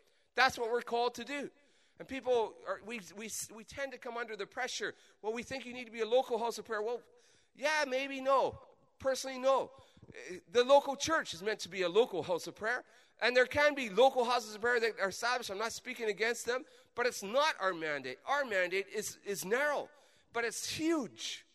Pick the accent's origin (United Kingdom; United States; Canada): Canada; We've got to be careful we don't develop an empire theology where we are more Canadian than we are Christian.